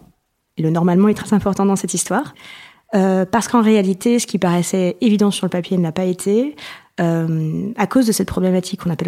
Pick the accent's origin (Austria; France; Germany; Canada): France; Provence-Alpes-Côte d'Azur; now in Paris, France; j'ai 38 ans, j'habite à Paris, mais je viens de Provence.